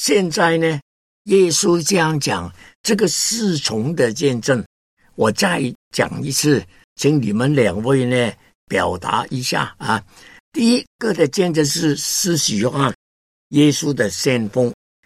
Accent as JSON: {"language": "Chinese", "country": "Hong Kong", "second_language": "Chinese", "said": "我是香港人呢，在内地呢没有那个亲戚朋友啊，普通话那个时间我也是真的不懂啊，现在都不懂啊。那我就在呢1969年去了芝加哥念差传。"}